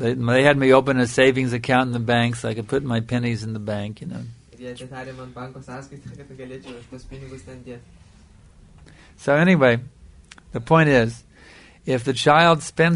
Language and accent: English; United States; Yeah, when I grew up in America, that was a standard thing.